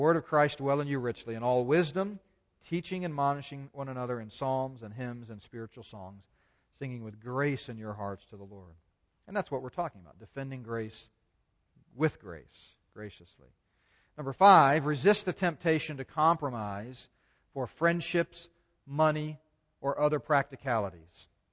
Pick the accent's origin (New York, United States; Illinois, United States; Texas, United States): Texas, United States; I said, listen, I'm from Texas, you know.